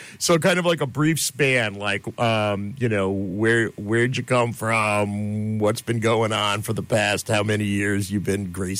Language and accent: English; Schenectady, New York, United States; Yeah, yeah. I grew up near there. I grew up in Schenectady.